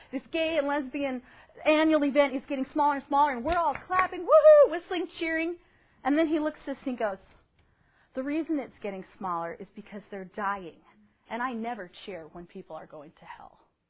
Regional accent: Pullman, Washington, United States; I'm from Pullman, Washington. I don't ride the city bus

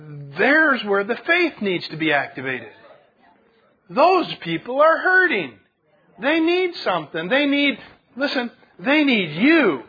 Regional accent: Wyoming, United States; Man, I'm from Wyoming, and that didn't even sound good.

